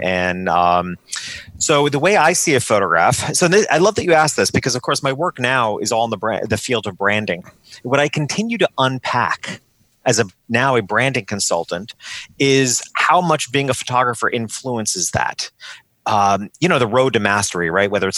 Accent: Hopewell Junction, New York, United States; The first few years I tried to build this type of business in my hometown of Hopewell Junction, New York, and it was never going to fly there.

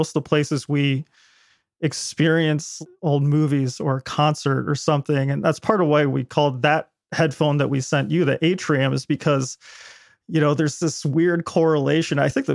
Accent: Lyme, New Hampshire, United States; I grew up in Lyme, New Hampshire, which is like the town over from Hanover where Dartmouth College is.

